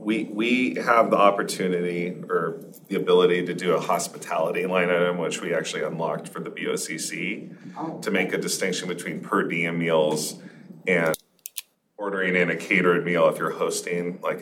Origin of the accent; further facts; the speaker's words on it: New York, United States; Hold on. I'm from New York.